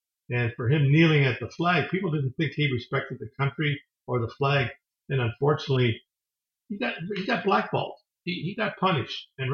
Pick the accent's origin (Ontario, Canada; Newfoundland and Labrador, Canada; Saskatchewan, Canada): Ontario, Canada; Chatham; Small community, Chatham, Ontario, about 24,000 people, blue-collar farm area. I grew up with Dutch, German, Italian, Jewish, Japanese, and myself, my family. There were like, I think, 30 to 40 black families